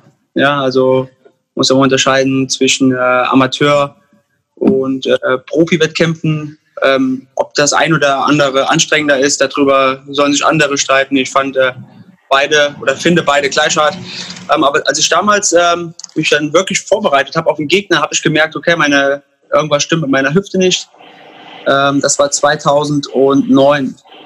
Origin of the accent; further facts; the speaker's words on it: Koblenz, Rhineland-Palatinate, Germany; Ich komme aus Koblenz. Das ist die schönste Stadt in Rheinland-Pfalz.